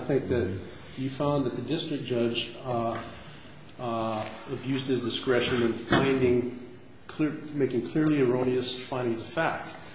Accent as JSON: {"language": "English", "town": "Helena", "region": "Montana", "country": "United States", "said": "I'm an attorney from Helena, Montana."}